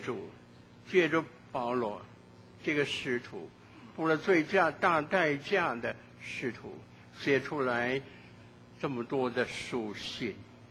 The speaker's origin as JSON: {"language": "Chinese", "town": "Qingdao", "region": "Shandong", "country": "China", "tie": "born or raised there", "said": "我记得大概10岁左右，在青岛，我的家乡是山东青岛，在那里长大。"}